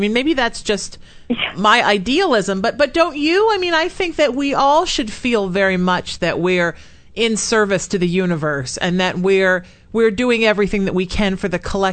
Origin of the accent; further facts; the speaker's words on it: Ireland; And I say that with all respect as an Irishman, and that's a high compliment.